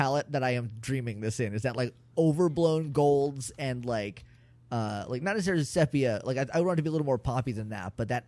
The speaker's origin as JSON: {"language": "English", "town": "Rindge", "region": "New Hampshire", "country": "United States", "said": "I'm from Ringe, New Hampshire."}